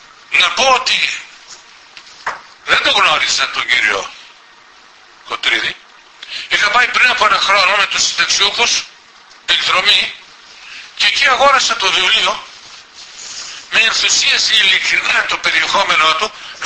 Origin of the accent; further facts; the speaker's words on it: Stavroupoli, Eastern Macedonia and Thrace, Greece; στο χωριό μου Σταυρούπολη Ξάνθης είναι η δεύτερη γραμμή. Ακριβώς στην όχθη του Νέστου